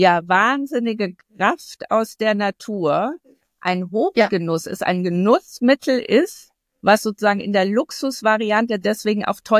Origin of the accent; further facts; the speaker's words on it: Germany; die ich als Deutsche in den letzten Jahren mir angelesen habe